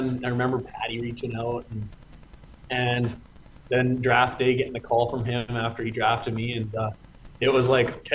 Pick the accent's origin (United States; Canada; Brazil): Canada; Portage la Prairie, Manitoba; I grew up in Portage and played actually for my Portage Terriers junior A team there my 18-year-old year. I played at home my whole life, basically, up until I came to Youngstown.